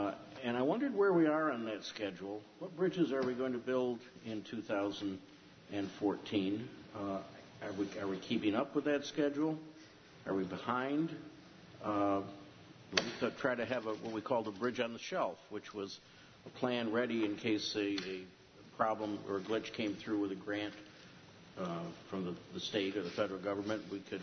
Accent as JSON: {"language": "English", "town": "Dryden", "region": "New York", "country": "United States", "said": "I'm from Dryden"}